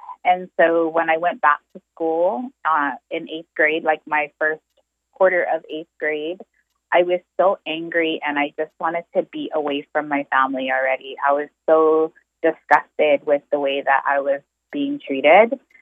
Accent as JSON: {"language": "English", "town": "Kailua", "region": "Hawaii", "country": "United States", "tie": "born or raised there", "also_born_or_lived": "North Shore", "said": "So I mostly grew up on the Windward side in Kailua. But when I was about 16 years old, I was moved to the North Shore."}